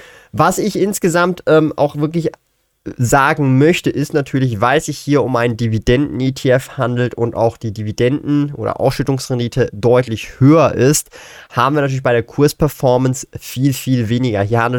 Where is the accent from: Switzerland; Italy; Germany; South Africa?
Switzerland; Ich verwende als Schweizer den Aktienbroker Swissquote.